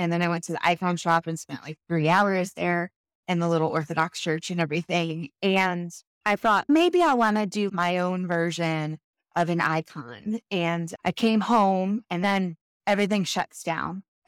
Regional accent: Michigan, United States; moved away as an adult; I'm originally from Michigan. But my husband's from here. So we met in Florida when we were in college together in the early 2000s. And then we moved here in 2015.

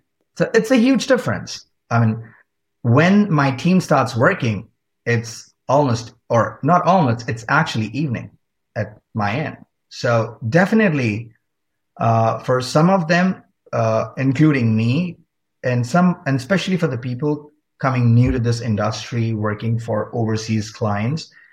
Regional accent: India; English is a second language; I personally know English, Hindi, and some regional languages of India, which is, of course, my mother tongue as well.

